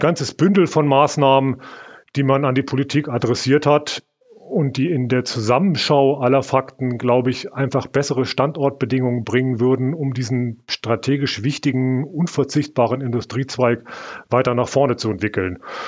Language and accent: German; Hanover, Lower Saxony, Germany; Und ich bin Hannoveraner